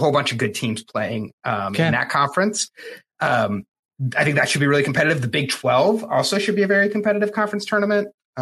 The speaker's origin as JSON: {"language": "English", "region": "Michigan", "country": "United States", "tie": "born or raised there", "said": "Growing up in Michigan State country, that's kind of how it was."}